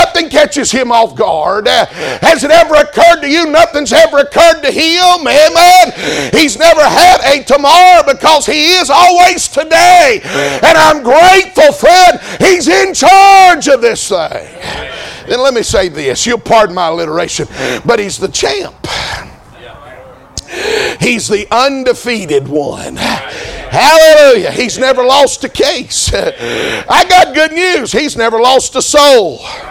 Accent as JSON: {"language": "English", "region": "the South", "country": "United States", "tie": "born or raised there", "said": "I grew up down there in the South, they used to have a little expression, always enjoyed."}